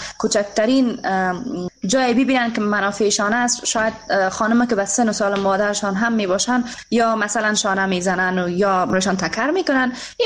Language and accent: Persian; Afghanistan; افتخار میکنم واقعا که من یک افغان هستم